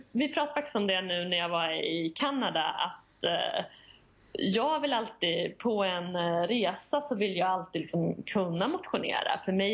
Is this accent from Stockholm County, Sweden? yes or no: no; Västra Götaland County, Sweden; moved away; Och jag kommer ju från Västgötaslätten och där möter du inte så mycket människor när du är ute och springer.